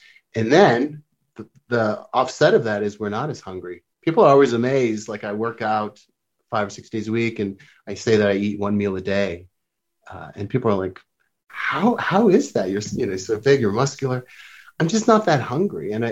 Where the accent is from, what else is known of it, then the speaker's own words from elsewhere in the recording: Canada; now in Palm Springs, United States; I'm from Canada originally